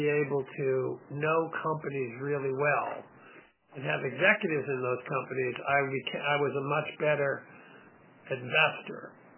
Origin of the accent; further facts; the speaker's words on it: Hingham, Massachusetts, United States; I mean, I grew up in Hingham.